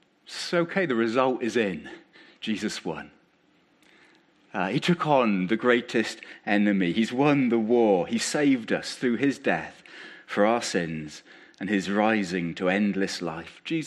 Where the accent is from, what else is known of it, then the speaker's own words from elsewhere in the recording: England, United Kingdom; we're English, most of us, with apologies to Philippa and others who might come from the principality